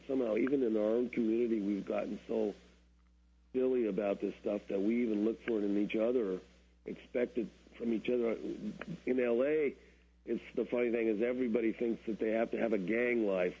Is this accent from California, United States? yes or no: yes; Los Angeles, California, United States; it is what I grew up in Los Angeles in particular, being one of the most racist places on earth